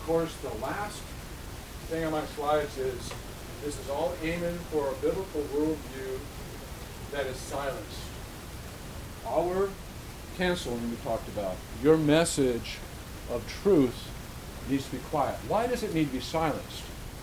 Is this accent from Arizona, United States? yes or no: no; Flint, Michigan, United States; They look at the fact that I was born in Michigan, in Flint, Michigan. I was raised there.